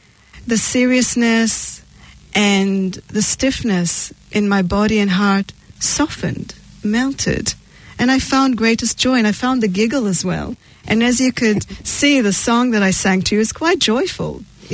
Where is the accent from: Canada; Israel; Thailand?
Israel; I grew up in Israel. I've been through many wars.